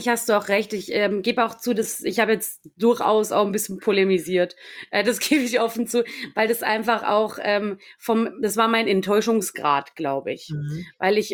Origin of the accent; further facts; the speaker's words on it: Bavaria, Germany; ich komme ursprünglich aus Niederbayern, wirklich dort aus der Stadt, aus der ich komme.